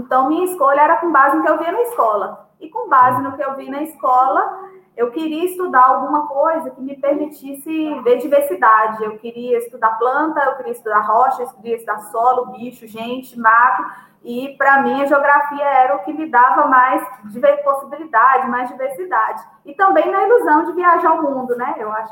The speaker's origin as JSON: {"language": "Portuguese", "region": "Minas Gerais", "country": "Brazil", "said": "Eu sou norte mineira, né?"}